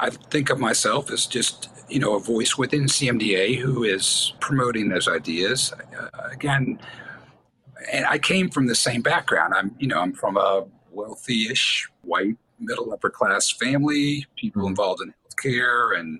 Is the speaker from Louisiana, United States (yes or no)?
yes; New Orleans, Louisiana, United States; It was church, honestly, for me during medical school when I was back in my hometown in New Orleans.